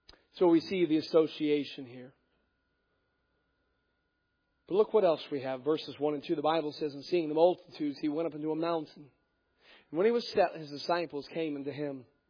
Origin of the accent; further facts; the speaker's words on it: United States; as an American, I have a right, seemingly, to question every authority.